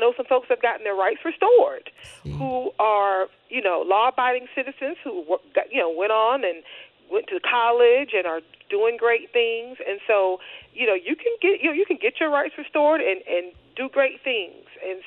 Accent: Orlando, Florida, United States; I'm from Orange County, grew up in Tangelo Park.

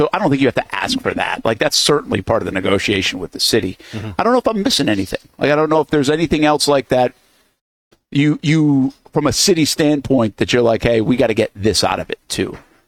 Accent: New England, United States; I mean, I grew up in New England, man.

